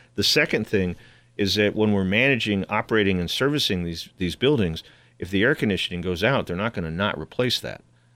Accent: New York City, New York, United States; As a New Yorker, though, it affects my life, right?

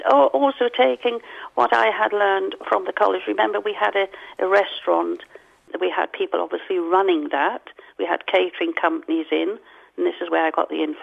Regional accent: Newcastle, North East England, United Kingdom; I come from Newcastle, but he was local.

